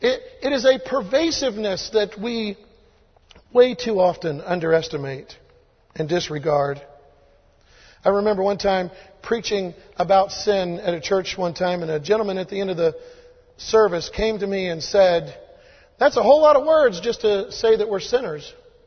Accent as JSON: {"language": "English", "town": "Tampa", "region": "Florida", "country": "United States", "tie": "born or raised there", "said": "I grew up in the Tampa area all of my life."}